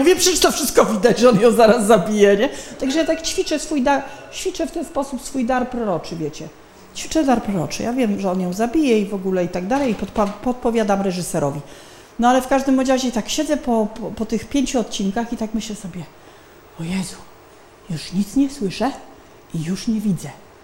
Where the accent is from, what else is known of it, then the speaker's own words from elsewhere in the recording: Silesian Voivodeship, Poland; Przyjechałam z Izraela, ja jestem ze Śląska